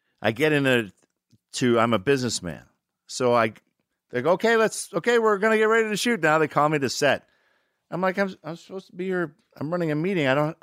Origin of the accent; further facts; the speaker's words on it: Michigan, United States; now in Los Angeles, United States; Probably I moved to Los Angeles from Michigan. And so it was time to get out and get an agent and see what you could get.